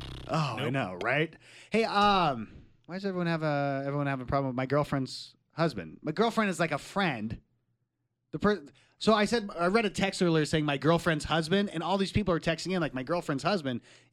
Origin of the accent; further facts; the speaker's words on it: Arizona, United States; I grew up in Arizona, so I'm used to it.